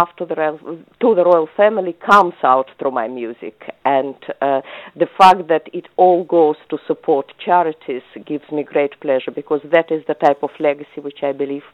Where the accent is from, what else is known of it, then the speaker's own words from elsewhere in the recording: Russia; now in United Kingdom; I've lived here for nearly 30 years, and that is my home, and that is my identity. And I bring some Russian flavor for sure, and I love my culture as well.